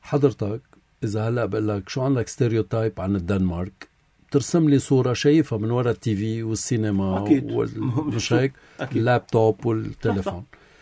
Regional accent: Lebanon; صورتنا كتير حلوة كلبنانية

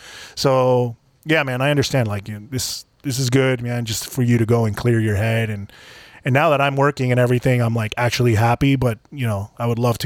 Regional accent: Bogota, Bogotá Capital District, Colombia; now in United States; So for a little bit of background, I was born here in the United States. My family is from Colombia, but I grew up in Colombia. I grew up in Bogota, Colombia.

